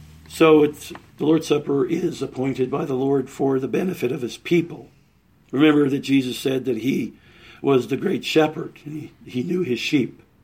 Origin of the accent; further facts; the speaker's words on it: Scotland, United Kingdom; I'm Scottish, so I can say that.